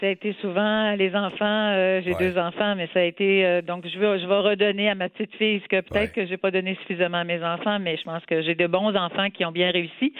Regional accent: Montreal, Quebec, Canada; Comme vous le savez, je suis montréalaise, mais j'ai fait mes 15 dernières années en Estrie.

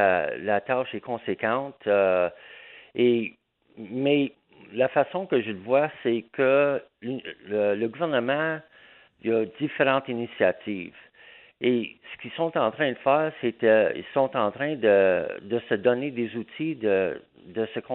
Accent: Gatineau, Quebec, Canada; moi, je viens de Gatineau, d'Elmer. Alors, je suis né là

